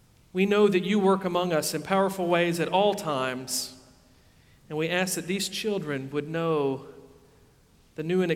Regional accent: Tennessee, United States; because I grew up right here in the Middle Tennessee area, I went to Cedar Crest Camp, which is a Methodist church camp.

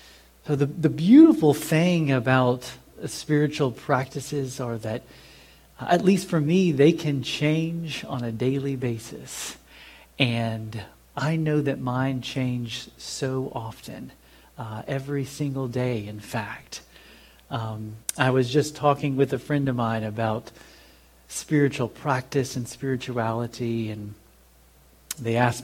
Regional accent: Nashville, Tennessee, United States; I grew up here in Nashville. I grew up at St. Henry, a Catholic parish here in Nashville.

